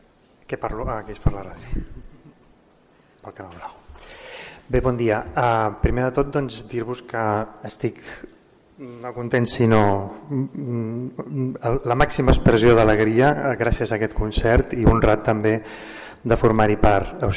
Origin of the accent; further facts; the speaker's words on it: Sant Pere de Ribes, Catalonia, Spain; jo soc ribetà, perquè visc a Sant Pere de Ribes, he nascut a Sant Pere de Ribes, però la meva mare és sitgetana, m'he educat aquí a Sitges, vaig estar estudiant els Escolapis